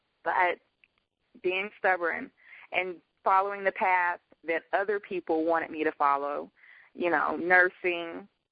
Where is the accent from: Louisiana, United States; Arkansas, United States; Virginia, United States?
Arkansas, United States; Maumelle; I am from Maumelle, Arkansas.